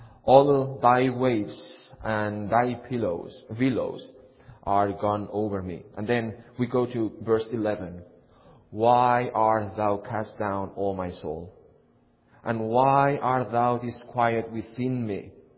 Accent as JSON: {"language": "English", "country": "Spain", "said": "that I am from Spain, because you will not tell by my accent that I am from another country."}